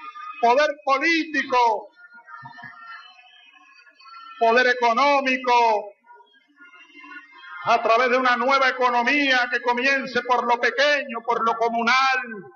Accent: Sabaneta, Barinas, Venezuela; de Sabaneta, pues.

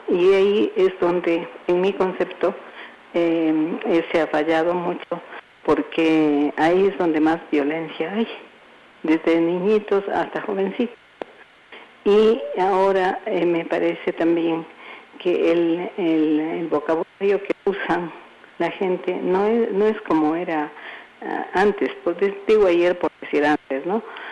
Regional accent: Ecuador; una aspiración como ecuatoriana, de que verdaderamente el Ecuador pueda ser un país con educación

